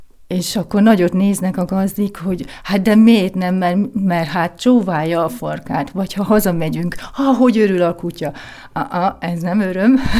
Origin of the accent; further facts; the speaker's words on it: Zalaegerszeg, Zala, Hungary; now in Vienna, Austria; Bécsben élek, Zalaegerszegen nőttem fel